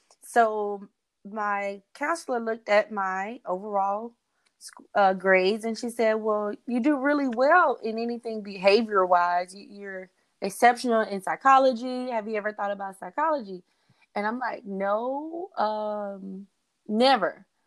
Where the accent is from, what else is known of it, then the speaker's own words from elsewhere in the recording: Jackson, Mississippi, United States; now in Richmond, United States; I am from Jackson, Mississippi. Whoop, whoop. I currently reside in the outskirts of Houston and Richmond, Texas.